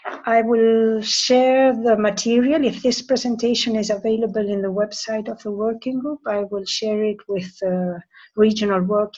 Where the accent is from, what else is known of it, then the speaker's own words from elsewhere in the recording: Buenos Aires, Argentina; English is a second language; from Buenos Aires.